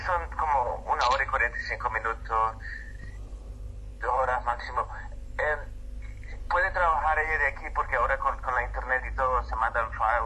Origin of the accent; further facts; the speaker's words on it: El Salvador; now in Robertson, Australia; Yo crecí en El Salvador más que nada, entonces es bien similar realmente a los dos países.